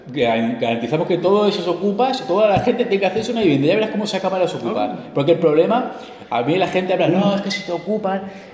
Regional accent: Rubí, Catalonia, Spain; Sí, yo vengo de Rubí. Yo vivía en Rubí.

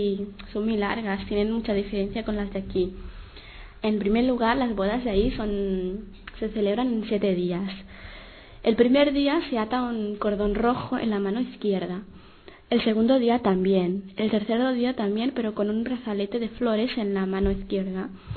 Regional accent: North India, India; Spanish is a second language; now in Barcelona, Spain; soy de India, hace 5 años que estoy en Barcelona. En la India vivía en la parte más norte de la India.

